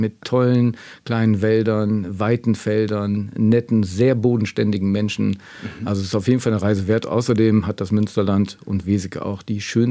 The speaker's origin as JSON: {"language": "German", "region": "East Netherlands", "country": "Netherlands", "accent": "East Dutch", "second_language": "German", "said": "Ja, ich habe so einen ostniederländischen Akzent. Ich habe in Amsterdam gelebt eine Zeit lang und da haben die Leute schon gedacht, ich komme vom Land. Also so einen Akzent habe ich."}